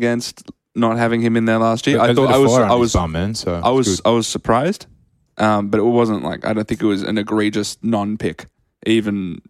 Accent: Australia; am I biased to vote for him because I'm an Australian?

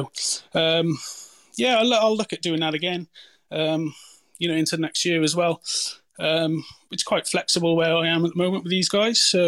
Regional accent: Wales, United Kingdom; now in Australia; I grew up in Wales, actually, so I'm half English, half Welsh

